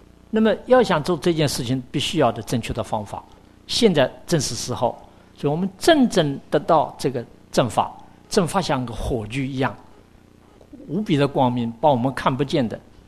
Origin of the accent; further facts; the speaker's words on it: China; 在我们中国人的传统的习惯当中，老法师是一个很尊敬的称呼